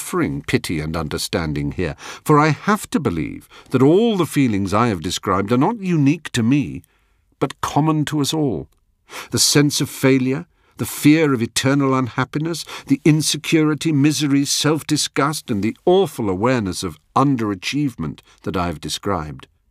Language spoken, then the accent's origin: English; England, United Kingdom; I am English, tweedy, pucker, confident, establishment, self-assured, in charge.